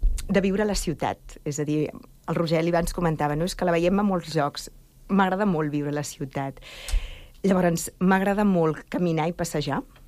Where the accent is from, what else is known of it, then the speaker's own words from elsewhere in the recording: Sant Cugat del Vallès, Catalonia, Spain; born there; Jo sóc nascuda a Sant Cugat.